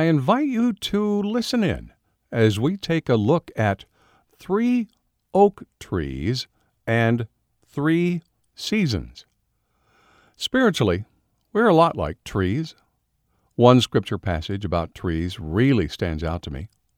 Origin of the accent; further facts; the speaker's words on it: California, United States; I was raised in California, and the property I grew up on had a large, huge oak tree in the backyard.